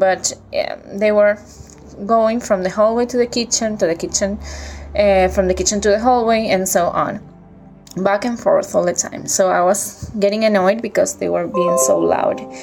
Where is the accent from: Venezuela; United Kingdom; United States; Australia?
Venezuela; English is a second language; And sorry for my English, because I'm not, you know, it's not my native tongue, but I will try my best. Well, this happened, I think, 5 years ago, maybe. And it was in Venezuela, in my mom's house.